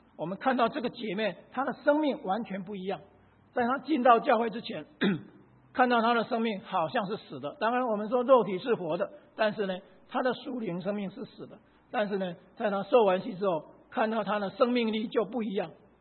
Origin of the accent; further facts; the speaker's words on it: China; 我想我们中国人大概知道孔子呢他是处在一个极端敬畏鬼神的一个时代